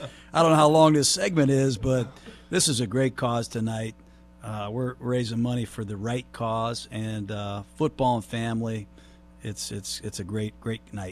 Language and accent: English; South Bend, Indiana, United States; I grew up in South Bend, Indiana. My dad coached at Notre Dame.